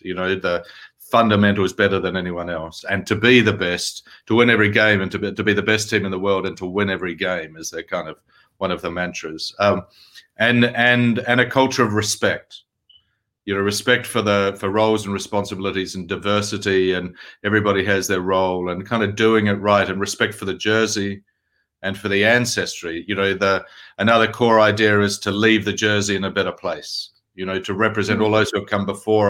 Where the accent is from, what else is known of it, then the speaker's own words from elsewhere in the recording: New Zealand; I'm a Kiwi